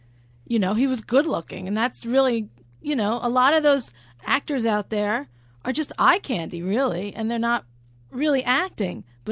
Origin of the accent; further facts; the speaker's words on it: East Coast, United States; Growing up on the East Coast as a chick, it was just not something that appealed to me.